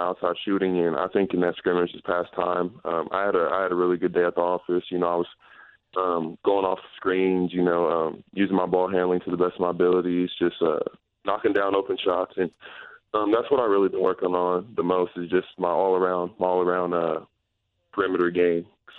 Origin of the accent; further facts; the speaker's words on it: Missouri, United States; You know, growing up in Missouri and looking up to, you know, Missouri players like, you know, Damari Carroll and Kim English and Phil Pressey and Mike Dixon, Steve Moore, all those good guys.